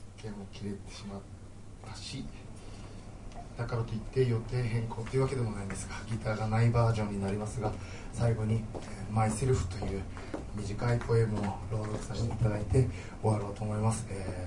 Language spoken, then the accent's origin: Japanese; Chiba, Japan; 僕は千葉県生まれ育ちで在住ですけど、あんまり方、まあ、方言って言い方もどうなのかあれなんですけど、方言らしい方言もなくて